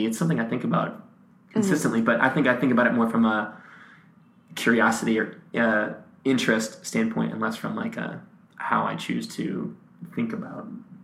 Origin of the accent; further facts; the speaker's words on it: Massachusetts, United States; I grew up in Massachusetts.